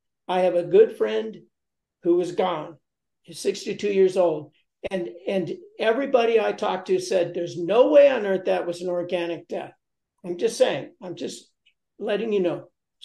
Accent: Malibu, California, United States; my lifelong friend who I grew up with in the Malibu colony, Matt Rapp, I've known since I was 4 years old.

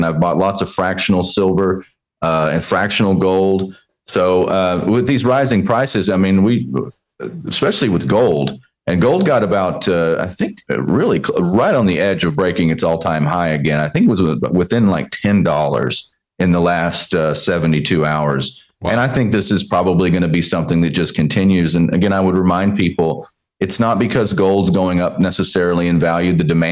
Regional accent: Texas, United States; Growing up in Texas, watching my dad, I saw some, and nobody was coming to bail them out.

